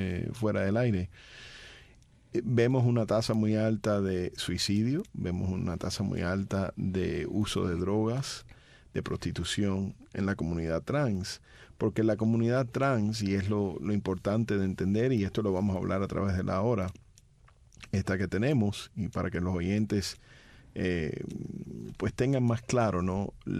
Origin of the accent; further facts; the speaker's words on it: San Juan, Puerto Rico; born there; Yo nací en Puerto Rico, para que tú sepas, en el Auxilio Mutuo en San Juan